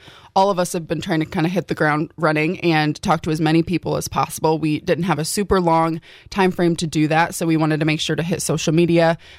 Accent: Marshalltown, Iowa, United States; I was born and raised in Marshalltown.

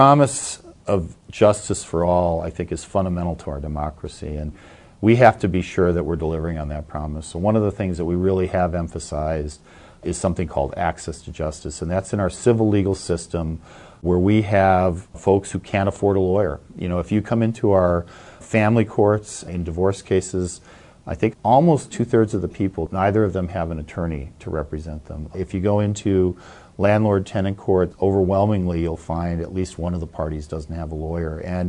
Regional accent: Chicago, Illinois, United States; So I grew up in the Chicago area, went to Cubs games as a kid, went back to law school there, went to Cubs games then.

